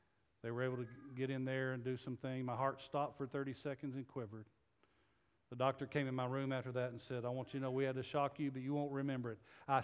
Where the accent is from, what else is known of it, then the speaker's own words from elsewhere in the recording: Texas, United States; As I said, I was raised in West Texas.